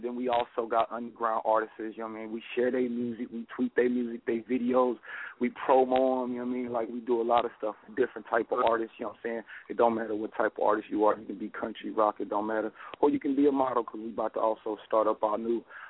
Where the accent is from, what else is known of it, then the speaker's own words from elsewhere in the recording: Kansas City, Missouri, United States; Shout out to Kansas City, Missouri, my hometown.